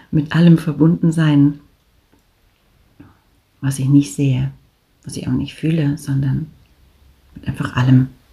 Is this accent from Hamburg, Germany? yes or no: yes; Hamburg, Germany; moved away as an adult; now in Switzerland; bin 60 Jahre alt und komme ursprünglich aus Hamburg und lebe seit über 33 Jahren in der Schweiz, in den Bergen, und es ist ja meine Heimat geworden